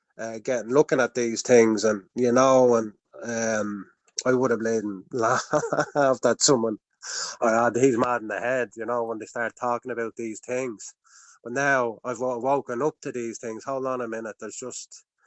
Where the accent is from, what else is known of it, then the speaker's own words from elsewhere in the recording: Ireland; that the Irish people, as you Irish man yourself, know what we're like and what our dreams and aspirations and what our ancestors have gone through and have done for this small country